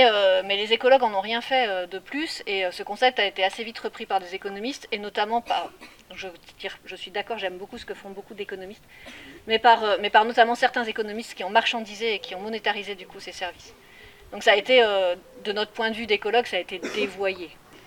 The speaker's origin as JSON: {"language": "French", "country": "France", "said": "moi, je suis française et je viens d'une communauté où ça fait plus de 2000 ans qu'on est sorti de la nature."}